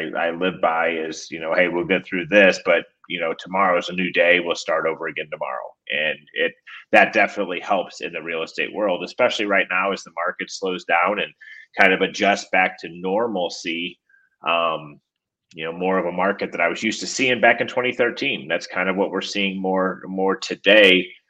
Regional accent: St. Louis, Missouri, United States; moved away as an adult; No, I grew up in St. Louis and moved down here when I was 25.

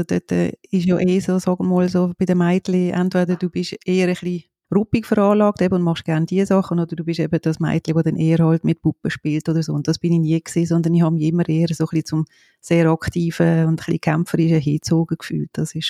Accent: Liestal, Basel-Landschaft, Switzerland; Aufgewachsen bin ich im Kanton Basel-Land in Liestel, in einer Brauerei.

